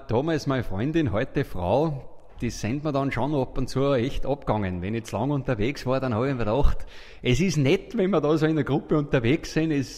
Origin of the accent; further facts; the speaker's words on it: Schladming, Styria, Austria; ich bin ein 71er Jahrgang. Ja, 6 Kinder aufgewachsen auf der Planei in Schladming. Ich war der Jüngste